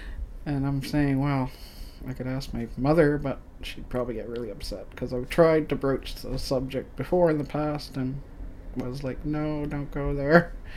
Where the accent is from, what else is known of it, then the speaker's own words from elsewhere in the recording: Nova Scotia, Canada; now in Toronto, Canada; But I wasn't really thriving where I was growing up in Cape Breton.